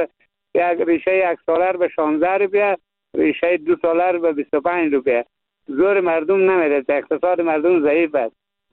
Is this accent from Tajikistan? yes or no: no; Badghis, Afghanistan; فعلا به ولایت بادغیس هستم، از ولایت بادغیس هستم.